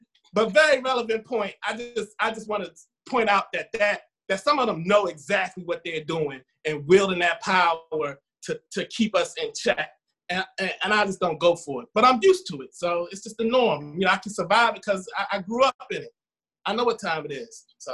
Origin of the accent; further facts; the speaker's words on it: Baltimore, Maryland, United States; where I grew up in Baltimore City. I went to city schools, you know, all through high school. And then I went to Howard, HBCU.